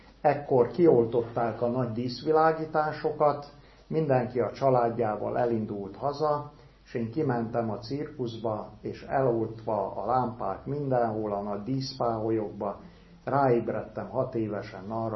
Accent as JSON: {"language": "Hungarian", "town": "Mamaia", "region": "Constanța County", "country": "Romania", "tie": "born or raised there", "said": "13 éves koromig a szüleim kalotaszegi kézimunkákat ott árultak. Ott nőttem fel a román tengerparton"}